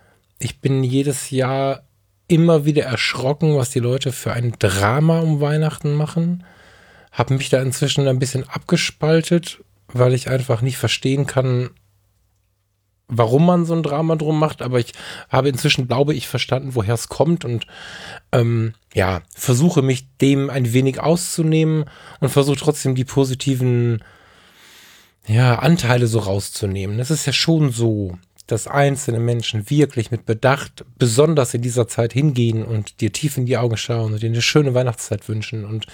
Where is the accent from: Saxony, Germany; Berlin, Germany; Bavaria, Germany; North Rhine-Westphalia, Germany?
North Rhine-Westphalia, Germany; Ratingen; born there; Ich bin in Rating geboren.